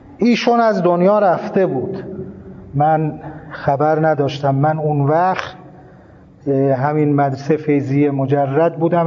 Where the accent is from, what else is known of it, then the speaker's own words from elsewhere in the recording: Torbat-e Heydarieh, Razavi Khorasan, Iran; born there; also born or lived in Mashhad; از مشهد رفتیم همون شهر خودمون تربت، همون زادگاهمون تربت حیدریه